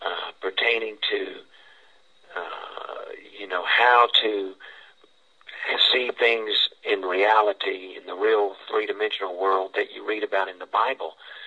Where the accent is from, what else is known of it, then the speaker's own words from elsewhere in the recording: United States; they just needed an open door just because I was from the United States of America.